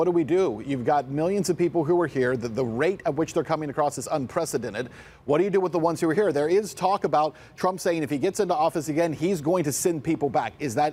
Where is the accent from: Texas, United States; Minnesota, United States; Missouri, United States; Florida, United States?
Texas, United States; El Paso; I mentioned that I'm from El Paso, right? I go back to El Paso quite a bit.